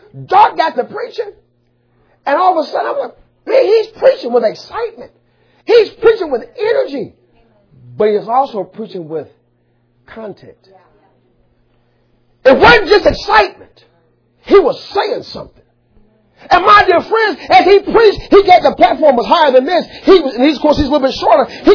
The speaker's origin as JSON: {"language": "English", "town": "Chicago", "region": "Illinois", "country": "United States", "tie": "born or raised there", "said": "I mean, all the white folks I knew growing up in Chicago were Catholic, you know, the black people, we was either Pentecostal or Baptist"}